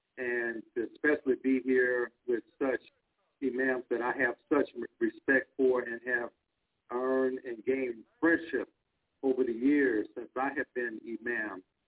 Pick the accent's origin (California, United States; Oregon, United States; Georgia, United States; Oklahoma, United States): Georgia, United States; Atlanta; born there; I was born in the Nation of Islam in Atlanta.